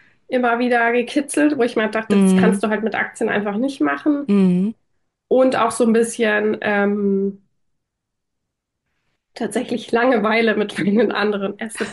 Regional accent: Munich, Bavaria, Germany; ich komme aus München, es wird vermutlich nicht München als Standort werden.

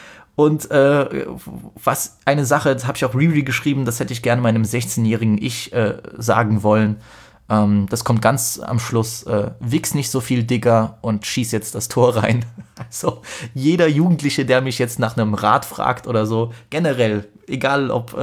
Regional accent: Poland; eigentlich als Pole müsste ich diese Sounds alle drauf haben

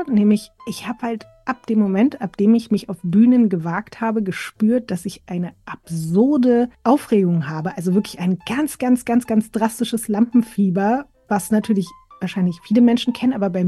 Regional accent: Berlin, Germany; Oh, meine Kindheit in Prenzlauer Berg

